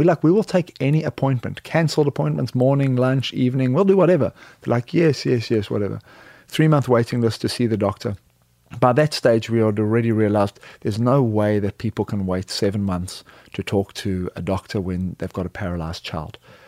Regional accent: South Africa; now in United States; I am originally a South African, played rugby, moved to the US to play rugby in Aspen, Colorado

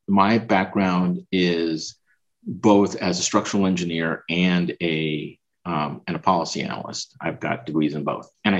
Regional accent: Los Angeles, California, United States; also born or lived in Puerto Rico; now in Chicago, United States; but I was born in Puerto Rico, but grew up in Los Angeles, and now live in Chicago. Hence the Guarana. I have a Caribbean, Latin American background.

